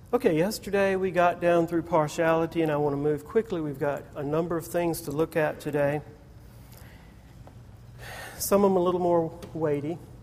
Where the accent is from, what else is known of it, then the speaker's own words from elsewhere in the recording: the South, United States; I'm from the South. I was raised with Southern traditions. And yes, sir, and yes, ma'am, were a very real part of my upbringing.